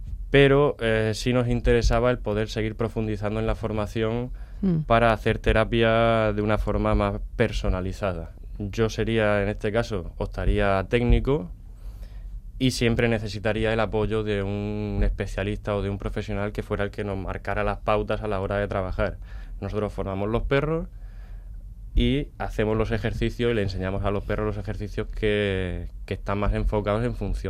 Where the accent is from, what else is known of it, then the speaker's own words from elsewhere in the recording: Jaén, Andalusia, Spain; Conozco el tema de los perros porque nos dedicamos en Jaén, que es de donde vengo